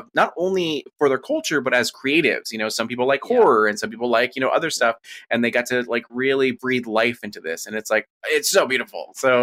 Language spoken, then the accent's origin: English; Arizona, United States; I am, like, multiple generations. Like I said, like, my tribe was in Arizona, so I've been in Arizona the whole time.